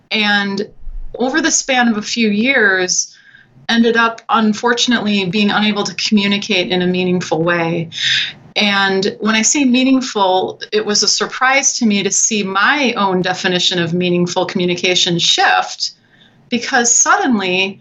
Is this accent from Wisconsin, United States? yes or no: yes; Milwaukee, Wisconsin, United States; I am in Milwaukee, Wisconsin, which is my hometown.